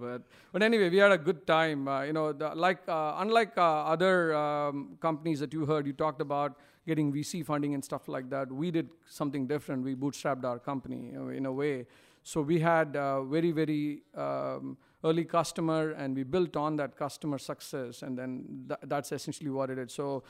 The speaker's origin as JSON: {"language": "English", "region": "Tamil Nadu", "country": "India", "tie": "born or raised there", "said": "I grew up in India, born and brought up in Tamil Nadu, originally from Kerala. Parents are from Kerala."}